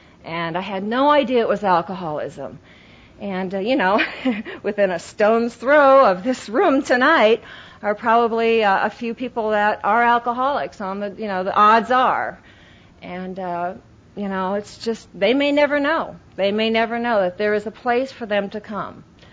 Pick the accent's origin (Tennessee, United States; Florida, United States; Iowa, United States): Iowa, United States; You know, I grew up in Iowa, and it was like, oh, my first resentment.